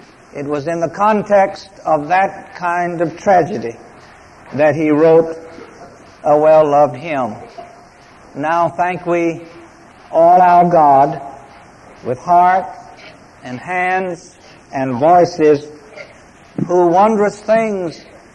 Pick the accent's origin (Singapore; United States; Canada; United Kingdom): United States; born there; I was born in America, free, in a Christian home.